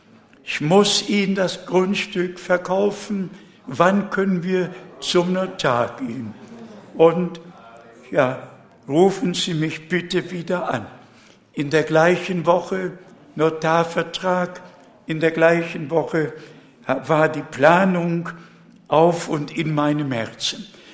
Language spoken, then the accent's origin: German; Pomeranian Voivodeship, Poland; born there; ich bin ja in Westpreußen geboren, im Gau Danzig geboren, heute gehört zu Polen. Und wenn ich daran denke, auf einem großen Bauernhof, kein elektrisches Licht, kein Wasser